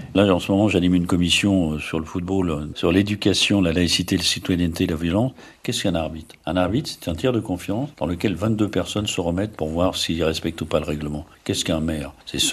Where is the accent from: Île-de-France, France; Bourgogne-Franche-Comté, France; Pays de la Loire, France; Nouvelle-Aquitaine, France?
Île-de-France, France; Les Mureaux; Moi, je suis né au Mureaux, déjà c'est un point important. J'ai fait toute ma scolarité au Mureaux